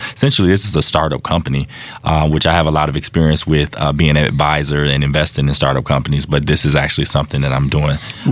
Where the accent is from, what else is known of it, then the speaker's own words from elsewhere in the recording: Flint, Michigan, United States; That's my hometown.